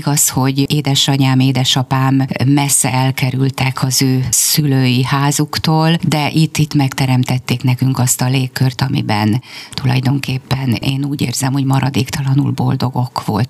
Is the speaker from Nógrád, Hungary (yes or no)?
no; Kiskunhalas, Bács-Kiskun, Hungary; born there; kiskunhalasi születésű vagyok